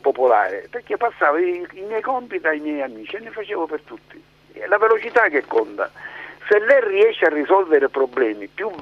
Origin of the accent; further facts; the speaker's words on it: Sicily, Italy; Vengo dalla Sicilia, conosco la Sicilia, la mia terra la conosco.